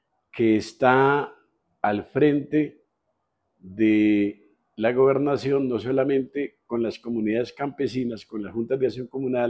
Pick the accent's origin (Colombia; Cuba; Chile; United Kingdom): Colombia; Supía, Caldas; yo vengo del municipio de Supía, un municipio afectado por las inundaciones, las vías colapsadas, las veredas incomunicadas